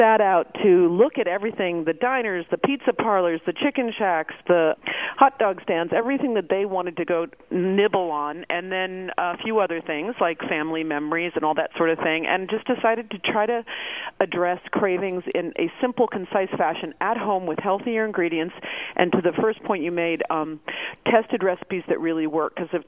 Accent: New York, United States; But then I discovered, being a New Yorker, that as they grew up, they really were taken by the allure of the streets

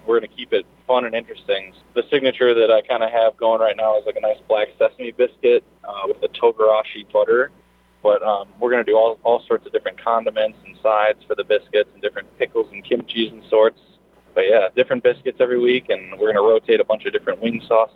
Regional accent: Buffalo, New York, United States; Born and raised in Buffalo, New York. So chicken wings are something I grew up, probably one of the first foods I was able to eat once I got teeth.

